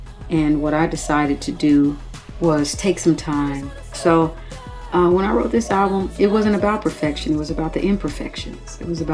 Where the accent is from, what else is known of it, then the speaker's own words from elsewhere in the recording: United States; I love being American. I love being, you know, born here and having roots here.